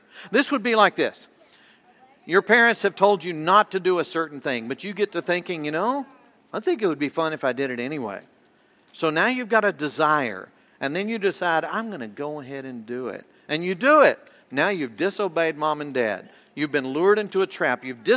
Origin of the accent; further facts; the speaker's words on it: Texas, United States; growing up in North Texas and going to my grandparents in North Louisiana